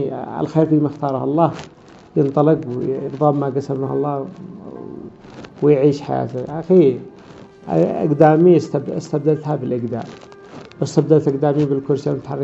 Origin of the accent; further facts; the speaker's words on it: Al-Haymah Ad-Dakhiliyah, Sanaa, Yemen; born there; من مواليد الحيم الداخلية محافظة صنعاء.